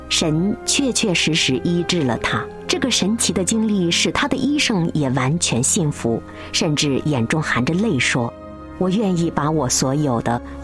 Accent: China; 作为中国人感到自豪，也感到感动。

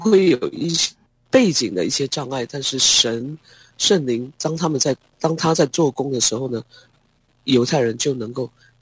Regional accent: Taiwan; 因为他知道我是从台湾来的

